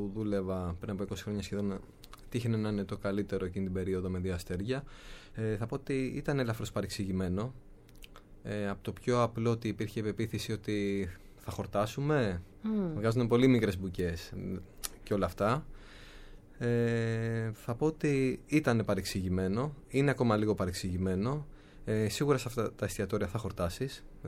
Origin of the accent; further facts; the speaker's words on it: Athens, Attica, Greece; όταν μαθαίνω ότι είμαι από Αθήνα, μου λένε φοβερή πόλη.